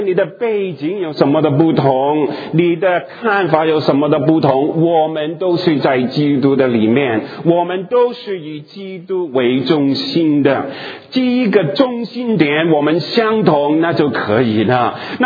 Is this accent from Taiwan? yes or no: no; Hong Kong; 我是老广，我是从香港来的你们是从国内其他的地方来的，你们是北方人，我是南方人